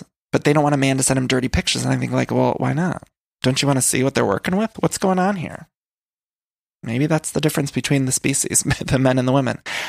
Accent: Ohio, United States; I'm from Ohio, and the Midwestern men, they grow up.

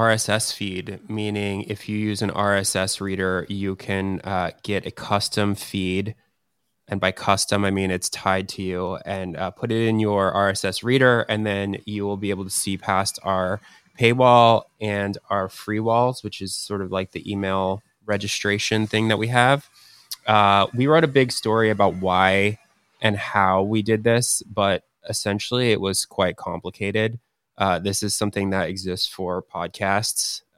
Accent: Maryland, United States; I'm from Maryland.

